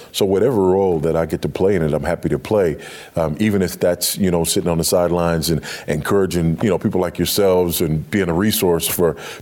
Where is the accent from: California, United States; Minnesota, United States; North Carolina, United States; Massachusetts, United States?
California, United States; Los Angeles; I grew up in Los Angeles on a fault line and experienced an earthquake or two in my day.